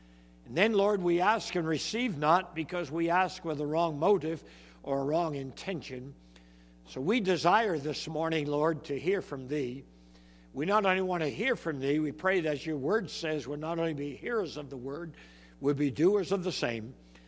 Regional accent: Canada; So, as she said, we came from Canada originally, so we say oot naboot.

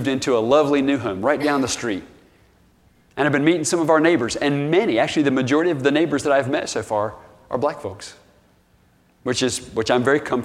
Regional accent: the South, United States; You know, I grew up in the South.

